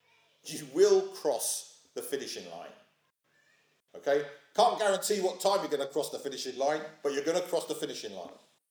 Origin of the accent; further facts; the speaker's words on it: United Kingdom; Yeah, we're British.